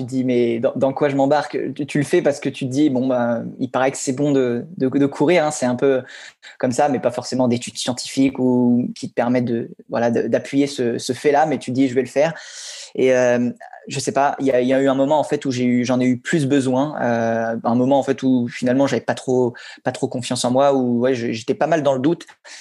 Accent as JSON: {"language": "French", "region": "Normandy", "country": "France", "said": "Voilà, je suis originaire de Normandie."}